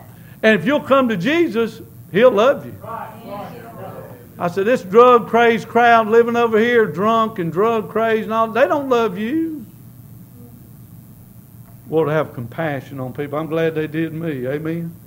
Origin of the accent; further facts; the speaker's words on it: Lancaster, United States; I grew up in Lancaster, man. South side of Lancaster, where they kill each other.